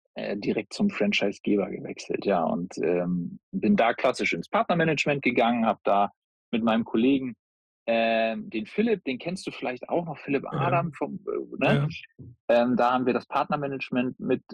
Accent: Peine, Lower Saxony, Germany; Also ich komme ja ursprünglich aus Peine quasi, ne? In Niedersachsen.

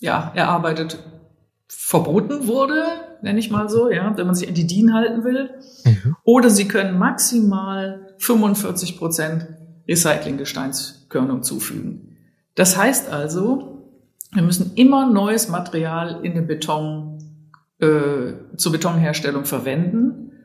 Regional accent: North Rhine-Westphalia, Germany; now in Cologne, Germany; Ich komme ja aus dem Ruhrgebiet.

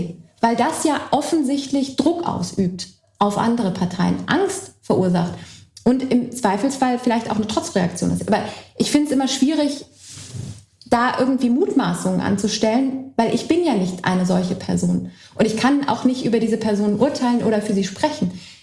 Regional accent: Berlin, Germany; born or raised there

